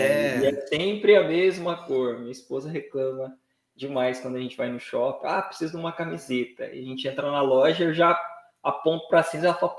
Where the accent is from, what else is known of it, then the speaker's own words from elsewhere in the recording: Pindamonhangaba, São Paulo, Brazil; eu sou de Pindamonhangaba.